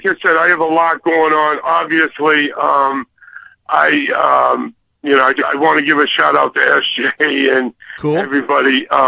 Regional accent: Worcester, Massachusetts, United States; now in Miami, United States; I was born in Worcester. Even though I'm in Miami since 1977, I'm from Worcester. I'm a real Boston guy.

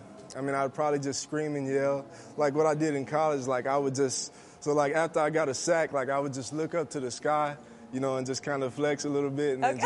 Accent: Texas, United States; I mean, I was from Texas, so before I got here, you know, I was kind of a Dallas fan

